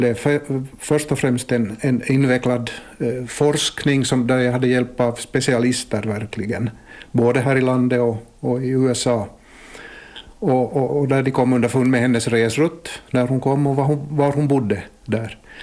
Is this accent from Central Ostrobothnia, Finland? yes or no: yes; Kortseby, Central Ostrobothnia, Finland; hur hon kom sig till min hemby Kortseby i Tärjär